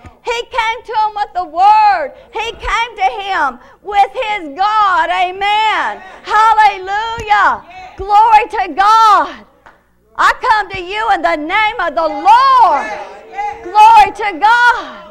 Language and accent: English; Columbus, Georgia, United States; now in Phenix City, United States; I was born and raised in Columbus. But I've been in Phoenix City so long that I haven't driven much in Columbus.